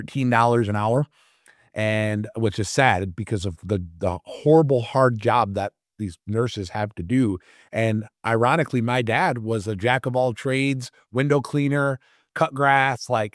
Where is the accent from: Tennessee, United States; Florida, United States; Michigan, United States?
Michigan, United States; Flint; also born or lived in Davison; Born and raised in Flint, and what they say is true.